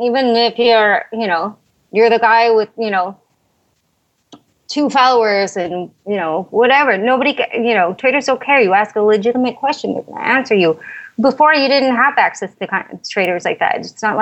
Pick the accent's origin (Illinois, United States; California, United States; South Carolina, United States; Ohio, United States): Illinois, United States; Chicago; Because I was from Chicago, so that's why.